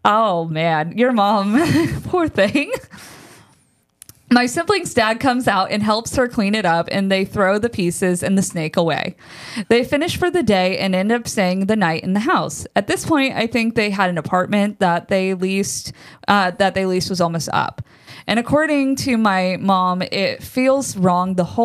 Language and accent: English; Texas, United States; Now, also, I was born and raised in Texas, as was my mother. So all of these stories happen somewhere in Texas.